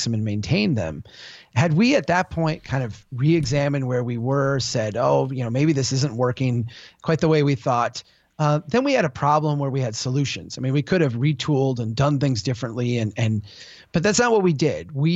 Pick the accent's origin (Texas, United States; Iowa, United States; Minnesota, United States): Minnesota, United States; I'm an engineer, and I did engineering work for years here in central Minnesota, in my hometown.